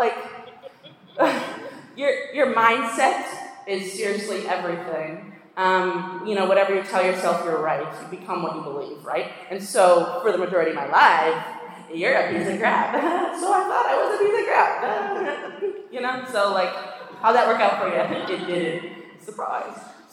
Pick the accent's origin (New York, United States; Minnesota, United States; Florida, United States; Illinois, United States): Minnesota, United States; I'm from Minnesota, by the way.